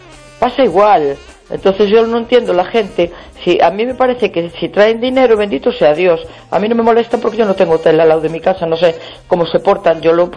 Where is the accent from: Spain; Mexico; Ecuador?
Spain; Galicia; No sé para qué vine, porque he hecho de menos mi casa, porque como Galicia no hay nada.